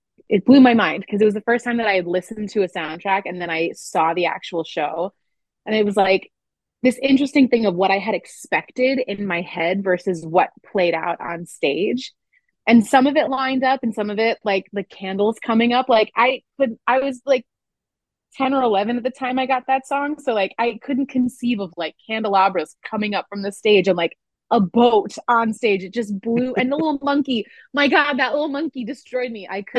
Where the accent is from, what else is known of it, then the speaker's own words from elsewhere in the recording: Connecticut, United States; But I grew up near Hartford, which is where the Bushnell is, which is a huge regional theater.